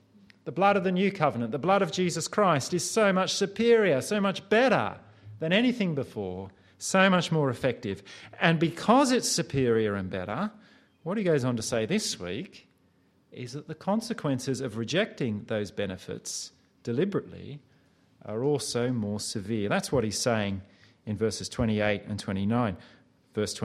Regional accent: Australia; Growing up in Australia, I unconsciously picked up a phrase which asks, how are you travelling?

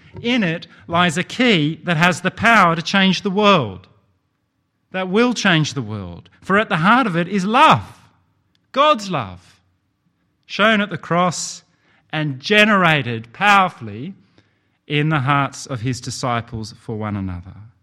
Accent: Australia; But when I taught her about being Australian, I felt that there was one event she had to know about.

